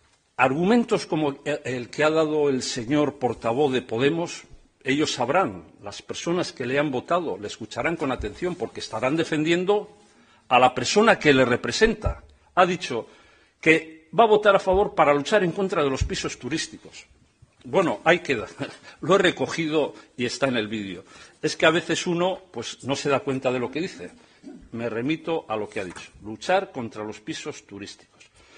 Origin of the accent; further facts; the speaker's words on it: Laredo, Cantabria, Spain; Pero los que somos de Laredo sabemos